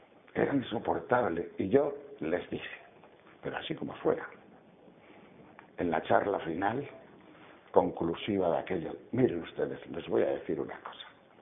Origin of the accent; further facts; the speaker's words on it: León, Castile and León, Spain; porque yo, como soy de León, he nacido en un prado debajo de una vaca.